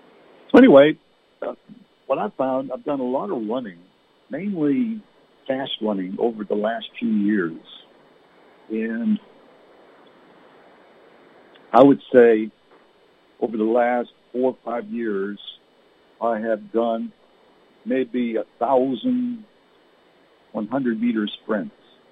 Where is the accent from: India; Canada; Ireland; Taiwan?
Canada; now in United States; being born and raised in Canada. I'm a U.S. citizen now